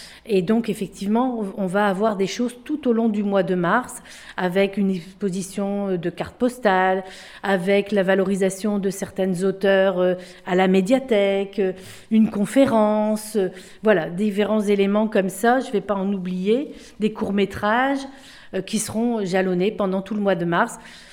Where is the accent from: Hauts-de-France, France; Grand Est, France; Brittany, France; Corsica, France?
Hauts-de-France, France; Marcq-en-Barœul; on est des Marcquoises